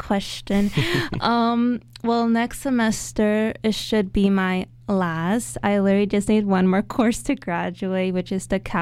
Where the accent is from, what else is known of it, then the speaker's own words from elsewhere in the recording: Turkey; I'm from the Mediterranean Sea. I'm Turkish.